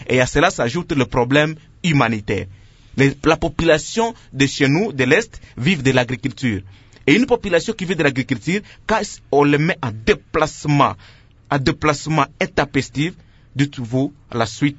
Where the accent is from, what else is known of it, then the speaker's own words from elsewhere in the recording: North Kivu, DR Congo; Mais chez nous, à l'Est, dans la province de Nord-Kivu, dans la province de l'Ituri, on ne parle pas de la gratuité.